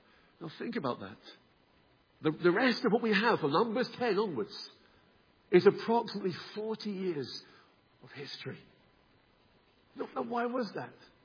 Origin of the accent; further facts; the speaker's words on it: England, United Kingdom; now in Newtownards, United Kingdom; I know I'm an Englishman standing in the pulpit here in Newton-Arns